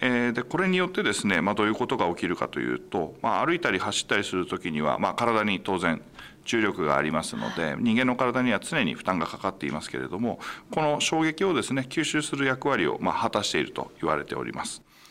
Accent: Ishinomaki, Miyagi, Japan; also born or lived in Sendai / Yokote / Iwate; 私はですね、宮城県の石巻市の出身で、生まれは実は仙台市 で、 その後父親も整形外科医でですね、仙台から秋田県の横手市で、その後ですね、岩手県の伊沢町ですね、そちらにも父親の仕事の都合で移って、

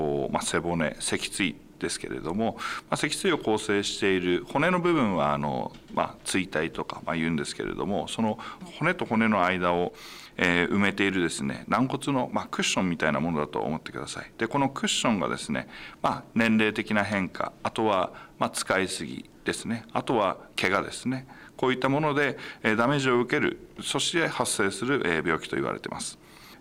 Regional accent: Ishinomaki, Miyagi, Japan; also born or lived in Sendai / Yokote / Iwate; 私はですね、宮城県の石巻市の出身で、生まれは実は仙台市 で、 その後父親も整形外科医でですね、仙台から秋田県の横手市で、その後ですね、岩手県の伊沢町ですね、そちらにも父親の仕事の都合で移って、

